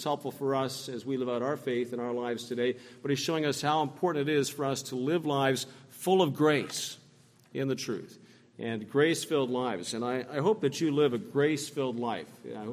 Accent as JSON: {"language": "English", "country": "Canada", "tie": "born or raised there", "said": "I was raised growing up in the Anglican Church in Canada here, and I wasn't a Christian, but we had Christian values and morals to a certain degree in our household."}